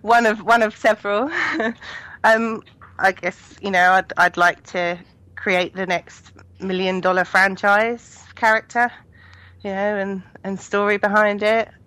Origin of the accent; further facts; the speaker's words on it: St Albans, East of England, United Kingdom; I'm on the designer course and I'm from St Albans.